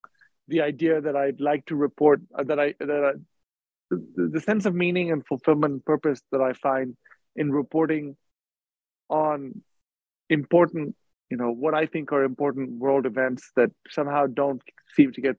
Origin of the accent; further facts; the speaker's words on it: India; also born or lived in Dubai, United Arab Emirates; I grew up in India and in Dubai, where my parents were working. I went to boarding school in India.